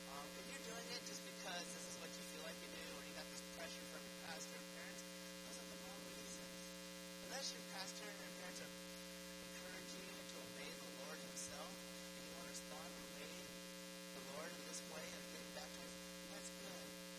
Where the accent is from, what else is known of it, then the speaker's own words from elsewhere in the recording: the South, United States; Growing up in the South, I had to realize I was serving in the South